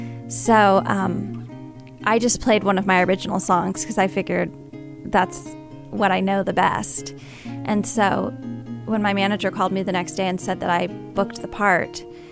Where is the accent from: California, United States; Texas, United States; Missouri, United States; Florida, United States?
Texas, United States; And growing up in South Texas and hearing that kind of music, I was really influenced by that as a little girl.